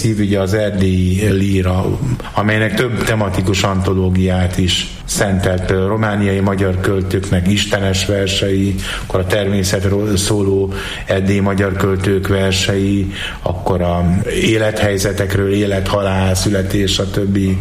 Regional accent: Domoszló, Heves, Hungary; Gyöngyösen születtünk, és Lisztóczky László Markazi, én pedig Domoszlói vagyok

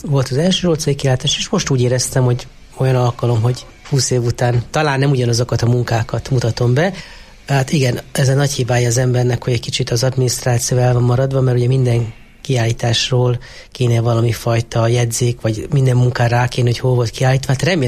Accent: Alsózsolca, Borsod-Abaúj-Zemplén, Hungary; born there; Szülővárosomban, nem tudom, hogy először vagy másodszor, mert amikor az első kiállításom volt, akkor lehet, hogy még Zsolca falu volt

